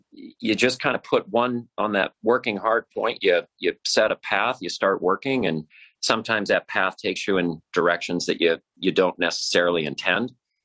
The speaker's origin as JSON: {"language": "English", "town": "Columbus", "region": "Nebraska", "country": "United States", "tie": "born or raised there", "said": "growing up in Columbus, Nebraska was a wonderful place. City of about 15,000 people"}